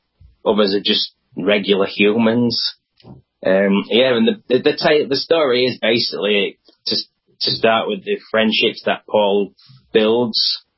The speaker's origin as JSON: {"language": "English", "town": "Doncaster", "region": "Yorkshire and the Humber", "country": "United Kingdom", "tie": "born or raised there", "said": "Yes, Doncaster Rovers, my hometown club."}